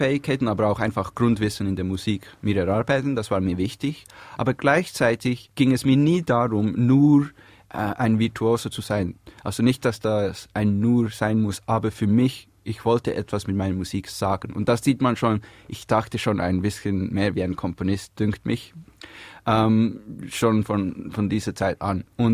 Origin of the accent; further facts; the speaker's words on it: Biel, Bern, Switzerland; wo ich aufgewachsen bin, im Mösli-Quartier in Biel.